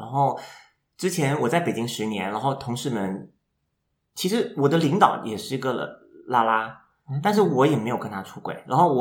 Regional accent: Malaysia; moved away as an adult; also born or lived in Beijing, China; now in Australia; 也不是，因为我是马来西亚人

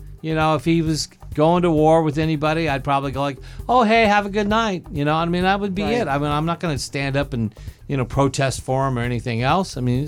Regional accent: Salinas, California, United States; They actually went to my hometown and did ride-alongs.

